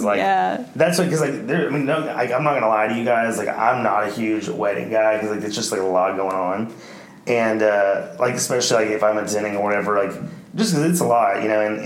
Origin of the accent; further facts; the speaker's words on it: Tennessee, United States; I grew up in East Tennessee